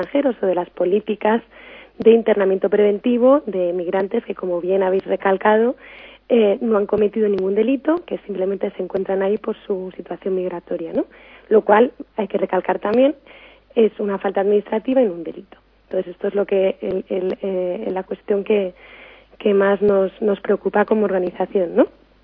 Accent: Spain; Porque yo como española, a mí nunca me meterían en un centro de detención

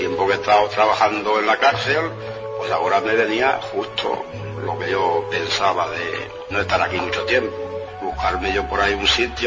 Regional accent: Ribarroja del Turia, Valencian Community, Spain; porque voy muchas veces a mi pueblo, Ribarroja del Turia.

